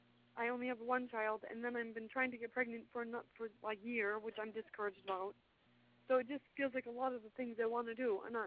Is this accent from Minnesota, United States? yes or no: yes; Minnesota, United States; I'm in the South, and I'm from Minnesota, so it's really strange.